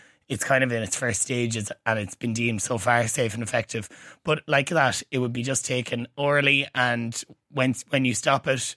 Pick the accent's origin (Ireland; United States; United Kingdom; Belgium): Ireland; Leinster; any listeners that are out there that know I'm from Leash will know that I go to Electric Picnic every year